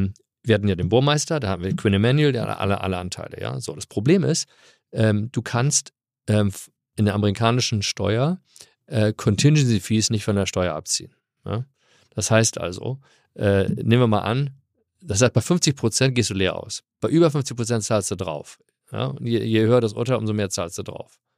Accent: Hamburg, Germany; also born or lived in California, United States; also ich bin ja hier aufgewachsen in Hamburg

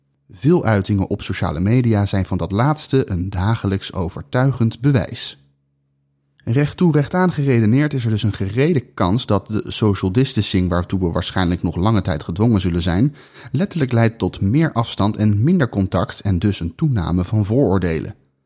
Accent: Netherlands; born there; Ik ben in Nederland geboren uit Turkse ouders en heb vele vormen van racisme en discriminatie meegemaakt.

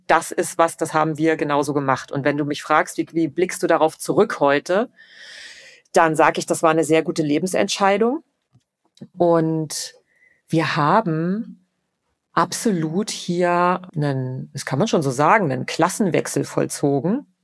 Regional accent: Dessau, Saxony-Anhalt, Germany; in der in Dessau, Sachsen-Anhalt, wo ich herkomme, es sehr, sehr wenig Chancen gab, sich irgendwie gut weiterzuentwickeln.

